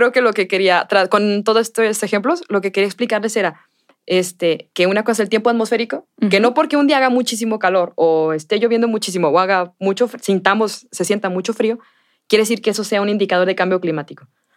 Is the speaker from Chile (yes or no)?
no; Guadalajara, Jalisco, Mexico; aquí el clima en Guadalajara es bastante estable. No es ni tan frío ni tan cálido. Entonces, nosotros estamos mal acostumbrados, como tapatíos, al buen tiempo